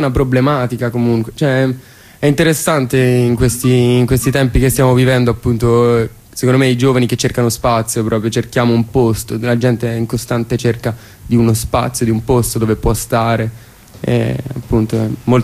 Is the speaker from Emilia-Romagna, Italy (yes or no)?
yes; Ravenna, Emilia-Romagna, Italy; moved away; No, io vengo da Ravenna, poi ho vissuto lì per un po', poi mi sono spostato, sono andato in un altro paese